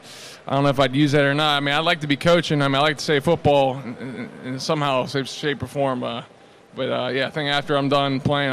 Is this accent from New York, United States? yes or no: no; Pittsburgh, Pennsylvania, United States; also born or lived in Dayton, Ohio; I was born in Dayton, Ohio. I lived there until I was about 6 or 7, moved to Pittsburgh, and we've lived around the same area since then, since I was 7 years old.